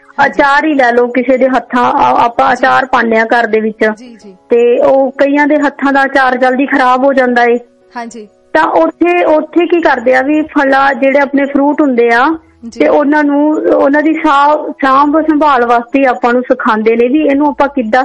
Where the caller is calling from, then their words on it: Nabha, Punjab, India; ਮੈਂ ਨਾਭੇ ਤੋਂ ਬੋਲਦੀ ਹਾਂ ਜੀ।